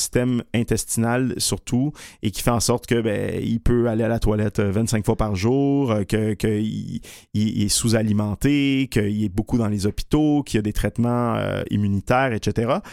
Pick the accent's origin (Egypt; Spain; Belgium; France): Egypt; also born or lived in Lebanon; now in Canada; comme je viens de la Méditerranée, d'Égypte et du Liban, la notion de famille est extrêmement large, mais pour moi, de ce point de vue-là, je suis plus québécois